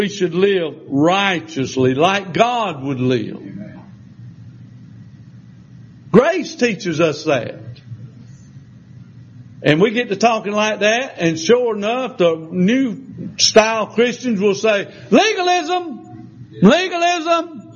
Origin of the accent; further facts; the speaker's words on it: Lancaster, South Carolina, United States; Now, I know I'm from Lancaster. I grew up in Lancaster. That's the other side of Catawba River, and we talk different.